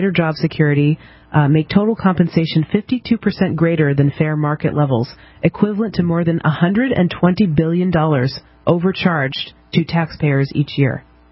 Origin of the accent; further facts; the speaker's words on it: New Hampshire, United States; I happen to be born in New Hampshire, so I'm a New Hampshirean. And I'm an American.